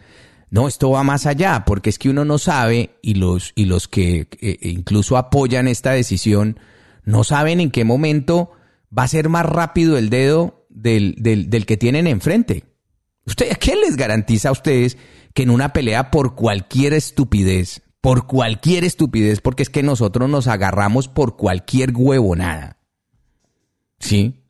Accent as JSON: {"language": "Spanish", "country": "Colombia", "said": "yo no tengo que hacer aquí mucho esfuerzo para explicarle cómo somos los colombianos"}